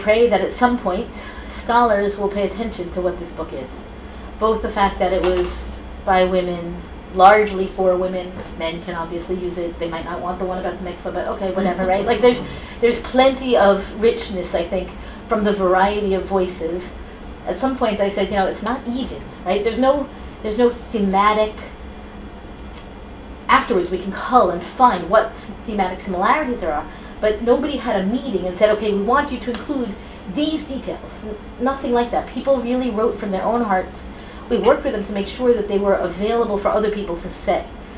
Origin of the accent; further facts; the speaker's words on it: Boston, Massachusetts, United States; I grew up in Boston.